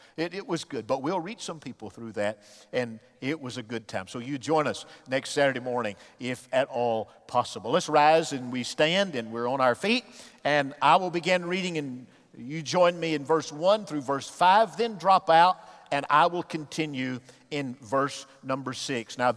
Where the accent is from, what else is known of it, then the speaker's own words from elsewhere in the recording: Pensacola, Florida, United States; they asked where we were from, and I said, I'm from Pensacola.